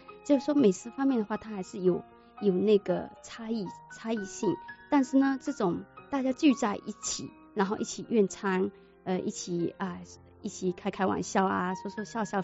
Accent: Fujian, China; 我是福建人。

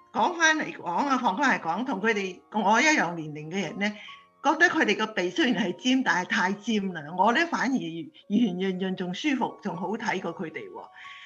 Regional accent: China; 尤其是外國人嘅皮膚同我哋中國人嘅東方人嘅皮膚又唔同嘅

